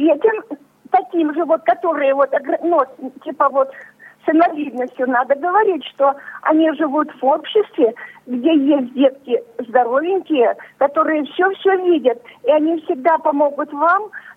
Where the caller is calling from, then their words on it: Simferopol, Crimea, Ukraine; Я звоню из Симферополя.